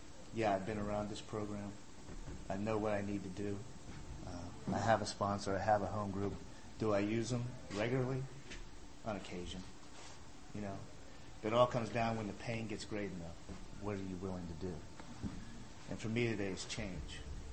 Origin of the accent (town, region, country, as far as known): Indiana, United States